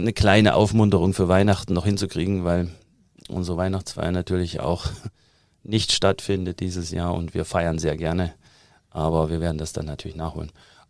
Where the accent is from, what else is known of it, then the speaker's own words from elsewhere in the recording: Germany; also born or lived in United States; auch in den USA gearbeitet, in der IT und bin zurück nach Deutschland. Das war so mein 10-Jahres-Plan, weil ich komme ja aus der DDR